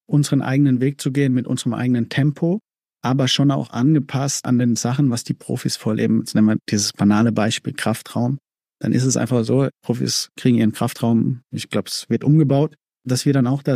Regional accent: Heidelberg, Baden-Württemberg, Germany; Also ich komme aus Heidelberg

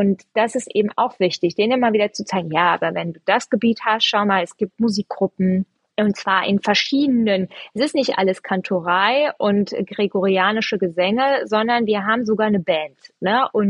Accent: Hilden, North Rhine-Westphalia, Germany; Aber ich bin Hildener Kind, ne? Ich bin hier geboren, ich bin hier zur Schule gegangen, ich bin in der Gemeinde groß geworden.

